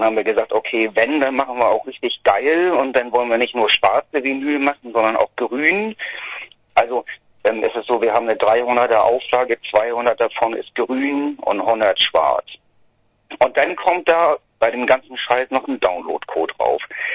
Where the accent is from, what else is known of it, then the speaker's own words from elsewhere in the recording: Hamburg, Germany; wir kommen ja aus Hamburg